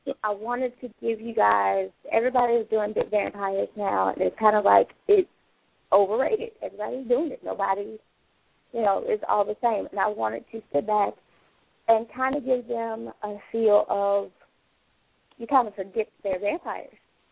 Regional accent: Birmingham, Alabama, United States; Well, of course, I'm from Birmingham.

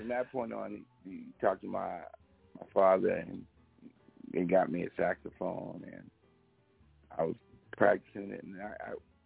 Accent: Baltimore, Maryland, United States; I'm from originally from the Baltimore, Maryland area.

